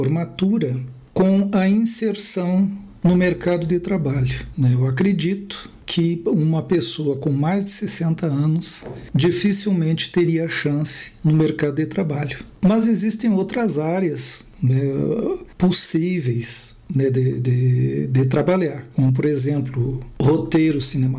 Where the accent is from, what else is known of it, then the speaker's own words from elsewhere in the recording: Bagé, Rio Grande do Sul, Brazil; moved away as an adult; now in Brasília, Brazil; sou natural de Bagé, no Rio Grande do Sul, tenho 64 anos e 40 anos de Brasília.